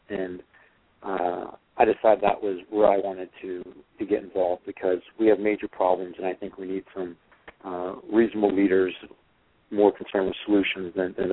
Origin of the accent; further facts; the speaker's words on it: Florida Keys, Florida, United States; My background, actually, I was born and raised in the Florida Keys, and got a degree from the University of Miami in finance and accounting.